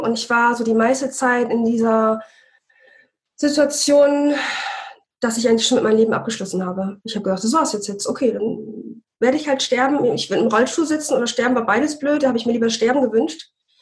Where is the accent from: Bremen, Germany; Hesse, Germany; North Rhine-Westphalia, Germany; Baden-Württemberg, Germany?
Bremen, Germany; wir kommen ursprünglich aus Bremen